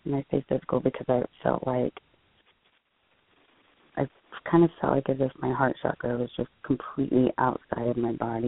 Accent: Austin, Texas, United States; I'm from Austin.

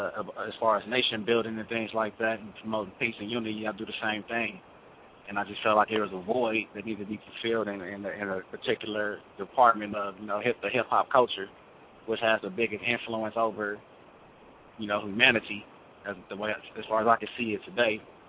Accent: California, United States; Oh, okay. I'm just your brother. I'm from California.

